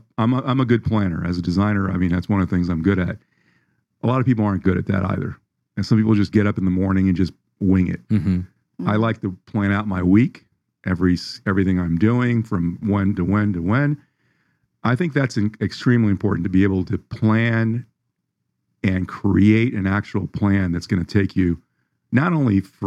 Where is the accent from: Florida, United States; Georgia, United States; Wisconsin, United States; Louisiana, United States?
Florida, United States; Yeah, in Broward County.